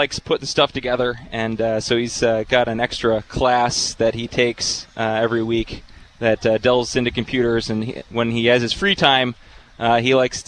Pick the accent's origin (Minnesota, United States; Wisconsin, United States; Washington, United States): Minnesota, United States; Cottage Grove; I'm from Cottage Grove.